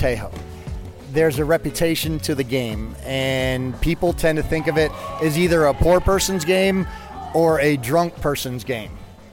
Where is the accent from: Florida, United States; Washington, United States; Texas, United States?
Florida, United States; Bradenton; moved away as an adult; also born or lived in Brazil; now in Colombia; I'm originally from Bradenton, Florida. I moved to Brazil 13 years ago to be with a girl.